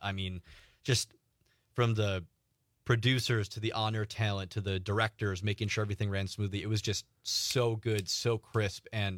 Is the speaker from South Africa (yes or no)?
no; Kewaskum, Wisconsin, United States; because I'm a kid from Kewaskum, Wisconsin, man.